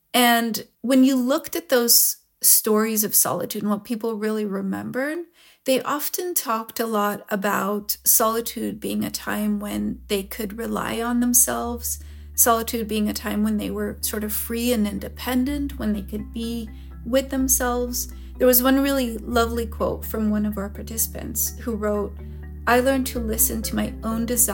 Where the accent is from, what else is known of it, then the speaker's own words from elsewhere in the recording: San Diego, California, United States; first language he; English is a second language; I started kind of public school in San Diego, and I didn't speak any English. In fact, I a little bit thought that everybody spoke in Hebrew inside their heads